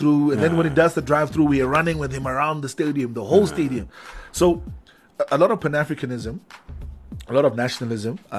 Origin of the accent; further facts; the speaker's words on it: Katutura, Khomas, Namibia; So I was exposed to different cultures growing up in Katutura. So I've got a little bit of influences from the Shwambo culture. I've got a little bit of influence from Tswanas and Gemeente that I grew up around, etc.